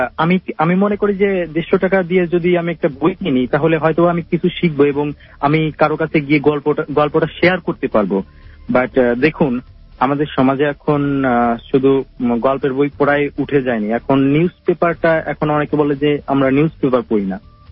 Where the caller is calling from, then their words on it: Faridpur, Dhaka Division, Bangladesh; ফরিদপুর থেকে।